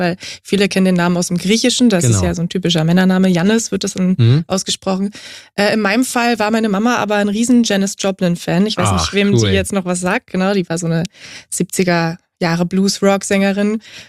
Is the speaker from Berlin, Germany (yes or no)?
yes; Berlin, Germany; 27, ich werde bald 28. Ich komme aus Berlin